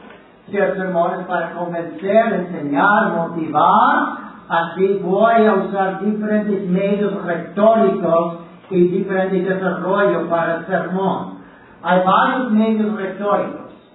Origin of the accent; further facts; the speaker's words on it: Puerto Rico; He aprendido que como puertorriqueño no quiero hablar hablando del sur de donde viví por 10, 8 años de mi vida